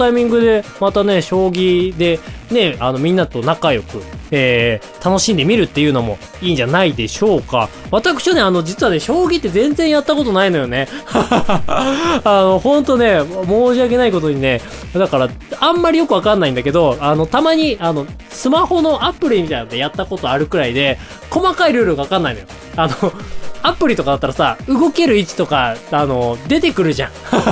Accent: Hokkaido, Japan; 私の故郷北海道はね、そろそろね、雪が降り始めてる頃なんじゃないかなと思います。

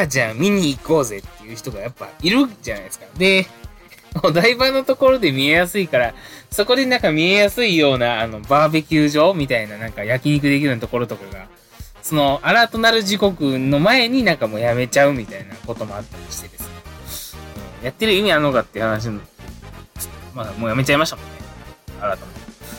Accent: Kyoto, Japan; 自分の出身がですね、京都なんですけども

